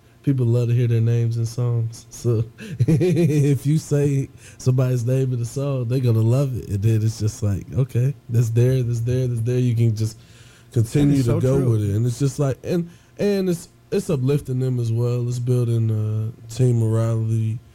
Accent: Baltimore, Maryland, United States; So me as a man, grew up back and forth from Hallville, Medford, Mount, and 29th in Baltimore.

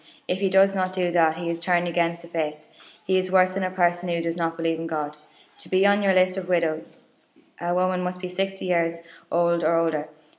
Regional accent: Cavan, Ulster, Ireland; I'm from Cavan

